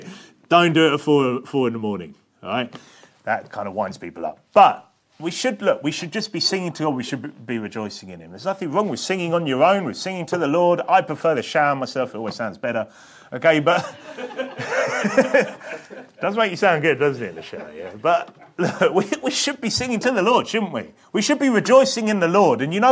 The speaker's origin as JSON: {"language": "English", "country": "United Kingdom", "said": "obviously, look, we are British here, so it's a little bit different. You know, this is an English church"}